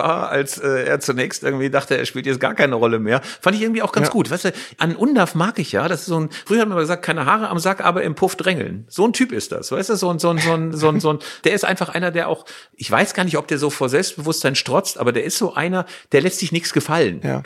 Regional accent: West Germany, Germany; weil ich ein alter weißer Mann bin, aus Westdeutschland, aus dem Freien Westen

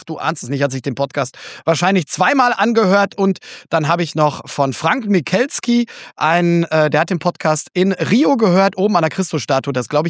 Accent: North Rhine-Westphalia, Germany; Ich komme aus dem Pott

